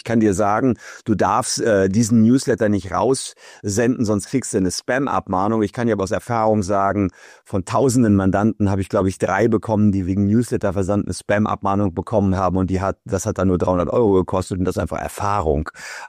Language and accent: German; Gevelsberg, North Rhine-Westphalia, Germany; meiner Heimatstadt Gevelsberg zu schreiben. Das ist bei Ennepetal, Wuppertal-Hagen, kleiner Stadt im Ruhrgebiet.